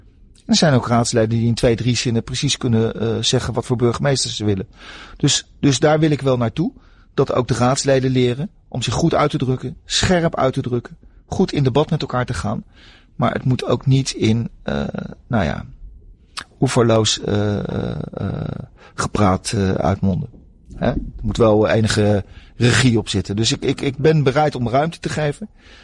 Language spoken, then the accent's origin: Dutch; The Hague, South Holland, Netherlands; Ik heb dat ook gezien in Den Haag, waar ik vandaan kom.